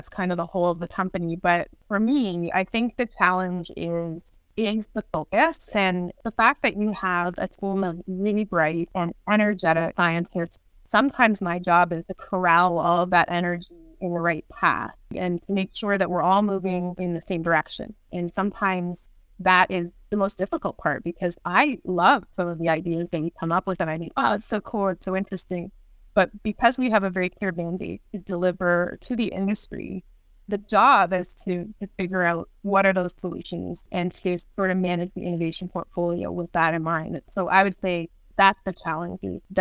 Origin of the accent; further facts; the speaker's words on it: Ontario, Canada; I grew up in the Niagara region and I love horticulture here, tender fruit production.